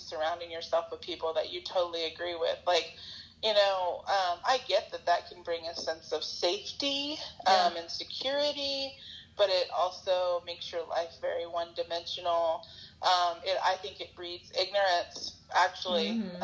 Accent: the South, United States; growing up in the South, one of the things that I really struggled

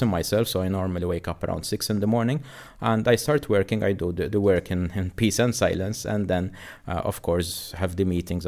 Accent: Valletta, Malta; And I'm from Valletta, you know, so you know, giving something back to the city.

